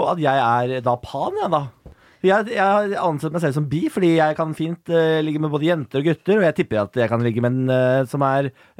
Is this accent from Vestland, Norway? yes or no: no; Moss, Østfold, Norway; Jeg vet ikke, jeg sier det, jeg er fra Moss.